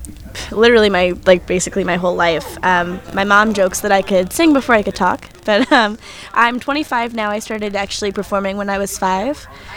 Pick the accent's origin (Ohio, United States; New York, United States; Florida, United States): Ohio, United States; Cincinnati; Cincinnati, Ohio.